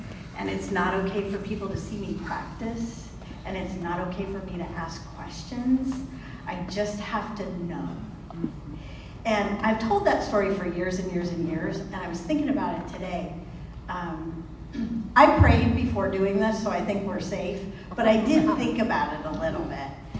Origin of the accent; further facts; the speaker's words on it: Stockton, California, United States; born there; So I was born in Stockton, California, and that's why I'm an alcoholic. I had poor Stockton. It's a lovely place. Great sunset.